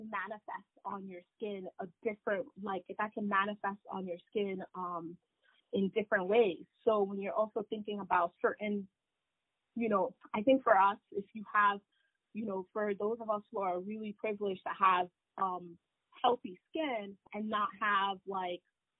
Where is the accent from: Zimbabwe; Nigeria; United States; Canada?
Nigeria; I'm Nigerian.